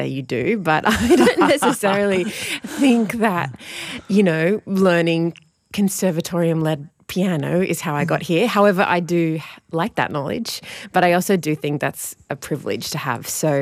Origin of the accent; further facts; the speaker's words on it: Wagga Wagga, New South Wales, Australia; I grew up in Wagga Wagga on Wiradjuri country.